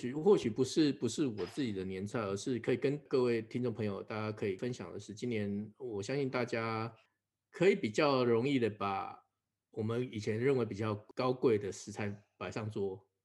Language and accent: Chinese; Taiwan; 过去通常这个时间我都会在台湾。